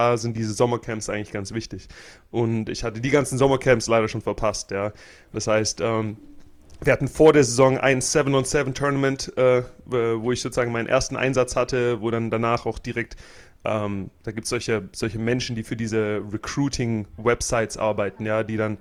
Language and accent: German; Germany; ich komme aus Deutschland und ich performe trotzdem in den Spielen relativ gut